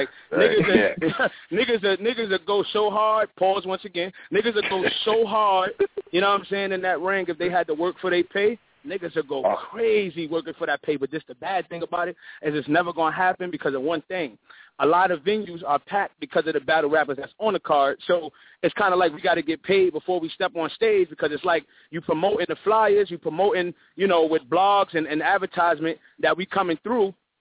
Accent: Harlem, New York, United States; So nigga, I couldn't lose, nigga. I'm from Harlem.

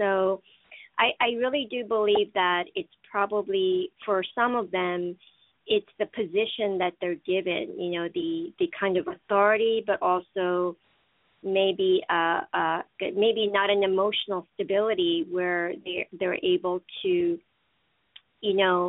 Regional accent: New York City, New York, United States; I remember I grew up in New York City, actually, all my life.

